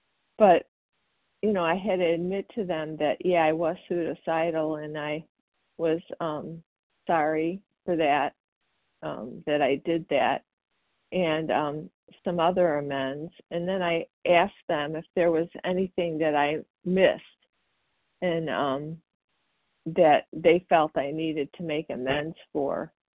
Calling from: Wauconda, Illinois, United States; Hi, good morning, everybody. … from Wakanda, Illinois.

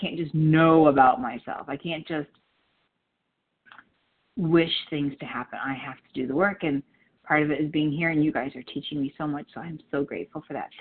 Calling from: Illinois, United States; I'm calling from Chicago suburbs.

